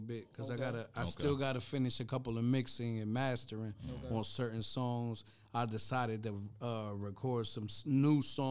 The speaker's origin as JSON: {"language": "English", "town": "Orange", "region": "New Jersey", "country": "United States", "tie": "born or raised there", "said": "growing up in Old Range."}